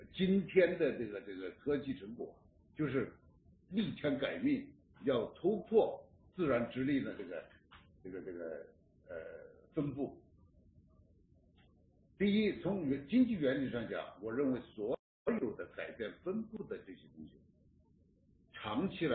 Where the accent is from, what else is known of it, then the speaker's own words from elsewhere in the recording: southern China, China; 我在南方长大，我在武汉上大学